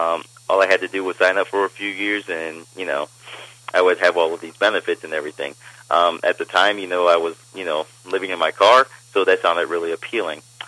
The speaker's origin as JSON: {"language": "English", "town": "Cleveland", "region": "Ohio", "country": "United States", "tie": "born or raised there", "said": "I grew up in Cleveland, Ohio."}